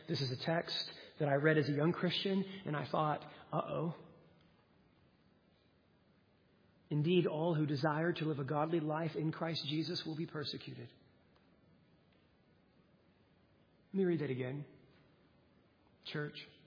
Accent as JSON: {"language": "English", "country": "United States", "said": "We were founded upon a love for authority as Americans. I can say that. I'm an American."}